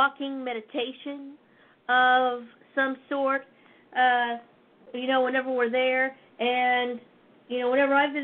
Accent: Virginia Beach, Virginia, United States; I grew up in Virginia Beach, so, you know, we had the opportunity to go fairly often

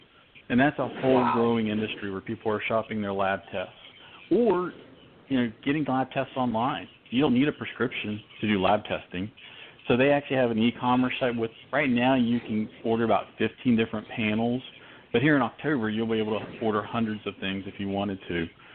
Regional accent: West Virginia, United States; now in South Carolina, United States; I grew up in West Virginia, live in South Carolina, and that's me.

